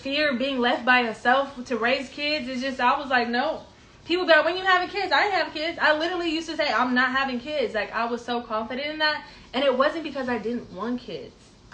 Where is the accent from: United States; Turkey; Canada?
United States; Oakland, California; because we grew up in Oakland and we went to Fremont High School